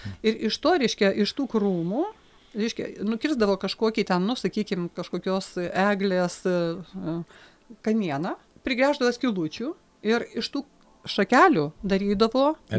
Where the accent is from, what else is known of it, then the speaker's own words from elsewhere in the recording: Ust-Omchug, Magadan Oblast, Russia; kai aš gyvenau nuo 4 metų, mes persikraustėm į miestelį tam, kuriam aš gimiau, ten toks Tenkinsko rajonas, kuris, reiškia, miestelio centras buvo Ustiomčiugas